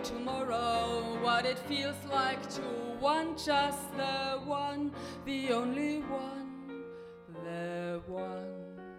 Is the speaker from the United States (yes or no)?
no; Austria; English is a second language; I come from Austria